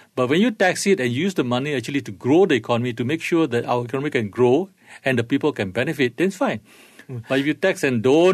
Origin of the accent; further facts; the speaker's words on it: Malaysia; as a Malaysian